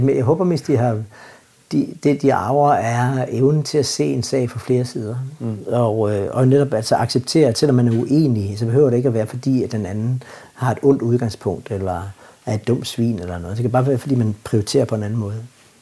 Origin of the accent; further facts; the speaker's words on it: Samsø, Central Denmark Region, Denmark; also born or lived in Horsens; da jeg var dreng og voksede op på Samsø. Mm. Fordi vi flyttede derover, da mine forældre blev skilt. Og hjemme i Horsens var mine to storebrødre stadigvæk